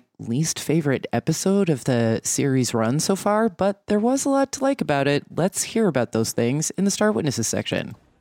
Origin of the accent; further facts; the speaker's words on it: New Jersey, United States; Well, I'm from New Jersey.